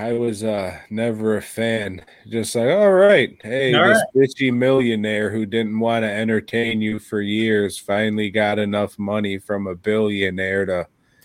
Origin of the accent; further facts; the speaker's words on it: Chicago, Illinois, United States; I'm from the Chicagoland viewing area.